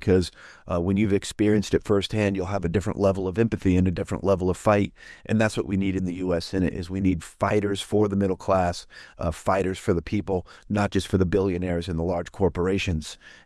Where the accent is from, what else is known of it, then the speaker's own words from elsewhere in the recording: Council Bluffs, Iowa, United States; He won my hometown and community of Council Bluffs by 10 points, and I was able to win my district by nearly 6 points. And that was 50% more overperformance than any other Democrat in the state. I am born in a place called Council Bluffs, Iowa, to a working-class family